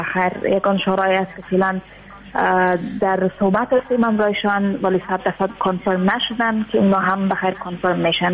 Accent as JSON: {"language": "Persian", "country": "Afghanistan", "said": "ما اگر چی دیر نشده از افغانستان آمدم، یک دو سه ماه میشه"}